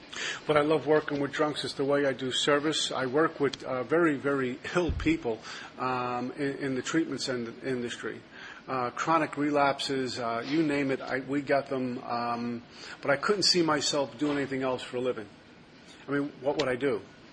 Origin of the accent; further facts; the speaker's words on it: Brooklyn, New York, United States; I'm a kid from Brooklyn. What am I doing in Iceland or Sweden?